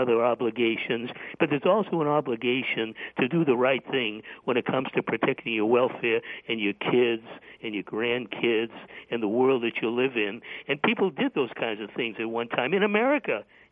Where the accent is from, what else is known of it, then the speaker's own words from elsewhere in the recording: Boston, Massachusetts, United States; I grew up in Boston. I've never been in Foxborough.